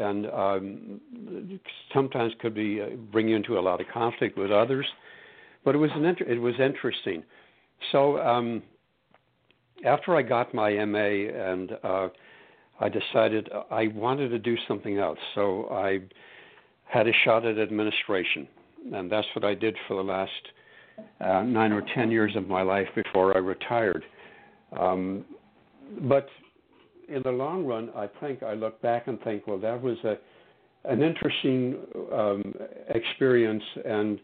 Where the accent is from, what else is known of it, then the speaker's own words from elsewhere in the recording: Ireland; I grew up in Ireland, as I think you knew. spent my early years there. I grew up in a small little town